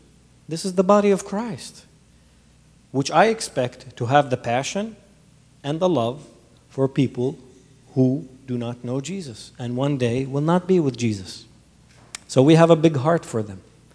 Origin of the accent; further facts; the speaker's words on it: Kuwait; now in United States; I'm not a former Muslim, but that's where I was raised, in a predominantly Muslim society. I was born in Kuwait. I'm originally Palestinian, but I'm an American citizen now too